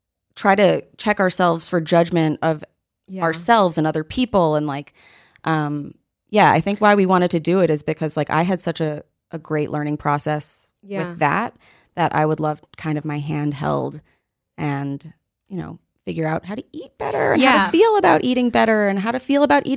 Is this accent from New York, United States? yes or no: yes; New York City, New York, United States; I grew up doing ballet. I grew up in New York City.